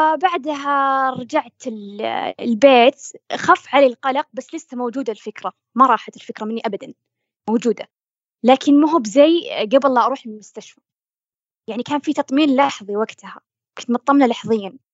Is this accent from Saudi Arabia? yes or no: yes; Saudi Arabia; كان وقتها يعني وصل التطعيم عندنا بالسعودية